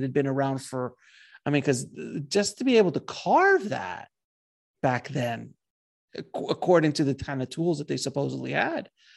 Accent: Florida, United States; I'm from South Florida. So I've been to the Coral Castle many times, actually.

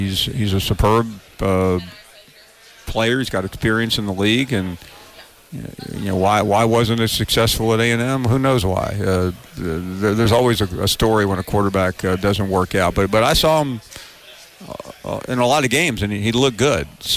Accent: Memphis, Tennessee, United States; I grew up in Memphis, so I know about Arkansas football.

